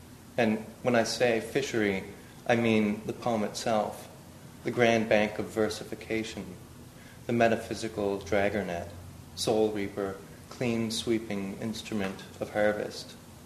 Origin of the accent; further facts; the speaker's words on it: St. John's, Newfoundland and Labrador, Canada; my childhood growing up in St. John's